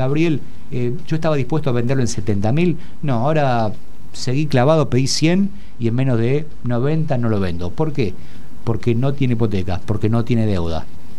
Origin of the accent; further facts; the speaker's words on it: Venado Tuerto, Santa Fe, Argentina; soy de Venado Tuerto, provincia de Santa Fe, así que conozco mucho de campo